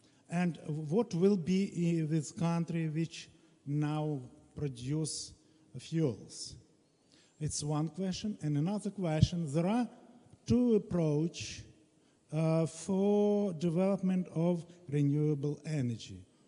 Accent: Ukraine; I'm from Ukraine, and I have a question.

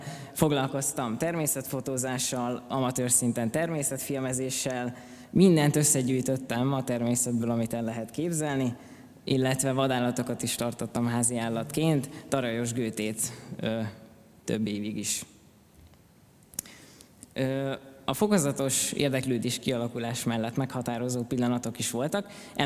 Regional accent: Karcag, Jász-Nagykun-Szolnok, Hungary; now in Szeged, Hungary; Én alapvetően karcagi származású vagyok, 1995-ben születtem, általános és középiskolai éveimet is szülővárosomban töltöttem, jelenleg pedig, mint ahogy említettem, Szegeden tanulok.

